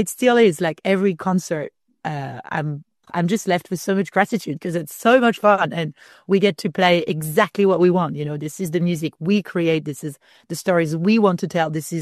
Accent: France; English is a second language; starting a band in a country where you don't speak the native tongue, as good English as I speak, I'm still very French.

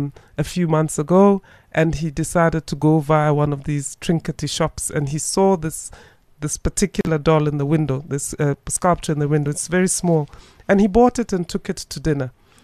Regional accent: South Africa; And of course, as a South African, I couldn't not but mention William Kentridge.

